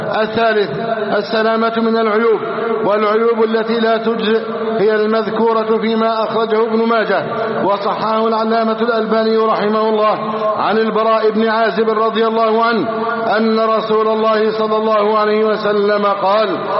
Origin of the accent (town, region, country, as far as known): Egypt